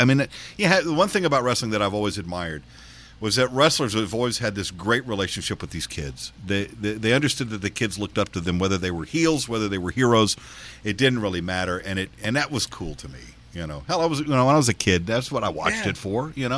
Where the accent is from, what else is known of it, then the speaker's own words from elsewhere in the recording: Texas, United States; You know, I grew up in South Texas, so that was something that you would see.